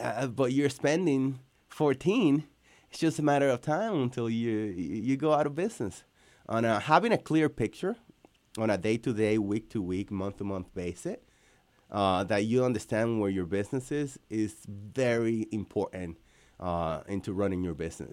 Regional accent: Dominican Republic; now in United States; growing up in Dominican Republic, you know, I was, you know, just a kid with we weren't as affluent as many of the, you know, my friends born here in the United States.

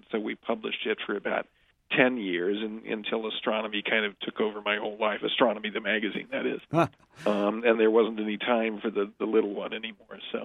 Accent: Oxford, Ohio, United States; I do, yeah. I grew up in Oxford, where my father is an emeritus professor, now long retired, of chemistry at Miami.

